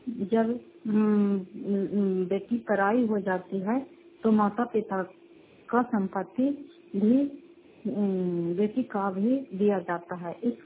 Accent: Satepur, Bihar, India; घर सतेपुर पंचायत मकलौता जिला नवादा करासा ब्लॉक की निवासी हूँ।

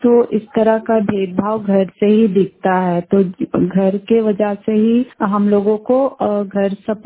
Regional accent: Jharkhand, India; और मैं टाटीझरिया हजारीबाग जिला की रहने वाली हूँ।

